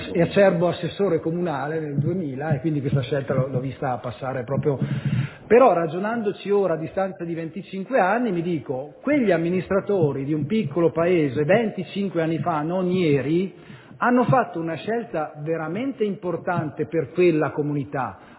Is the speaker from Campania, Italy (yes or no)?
no; Volano, Trentino-Alto Adige, Italy; pensavo al mio comune di origine, io sono di Volano.